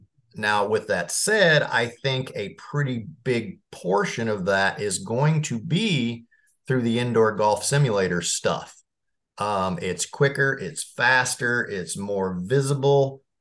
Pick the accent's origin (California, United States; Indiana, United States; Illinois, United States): Indiana, United States; Marion; Because I grew up in Marion, Indiana. My parents were, I call it, lower middle class